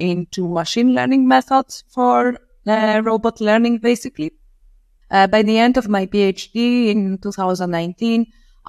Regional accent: Rhodes, South Aegean, Greece; I am originally coming from Greece. I grew up in an island in Greece. So I come from Rhodes.

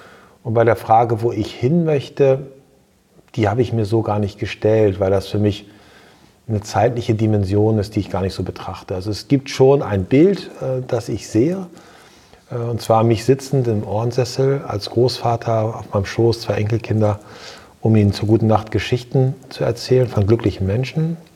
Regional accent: Lower Saxony, Germany; ich bin aus Friesland geboren, ich bin aus Friesland groß geworden, ich war dann zwischenzeitlich in der Weltgeschichte unterwegs und bin dann wieder zurückgekehrt nach Ostfriesland. Und das ist wirklich meine Heimat und ich spüre dort eine tiefe Verwurzelung.

